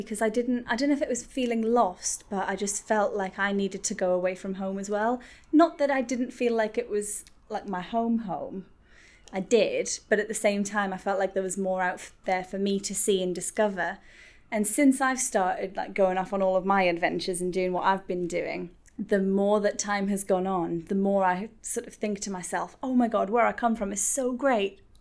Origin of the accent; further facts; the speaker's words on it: Newcastle, North East England, United Kingdom; accent: Geordie; because I'm from Newcastle, not that I've got much of the accent anymore